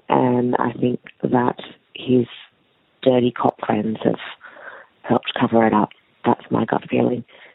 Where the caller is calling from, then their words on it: Australia; I'm calling from New Sydney in Australia.